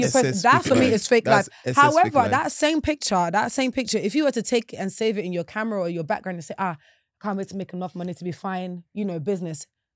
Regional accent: London, United Kingdom; You know, I grew up in the London.

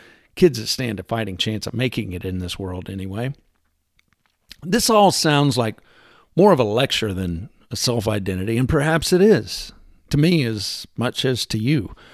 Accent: Texas, United States; Next, I'll talk about my favorite subject, being a Texan.

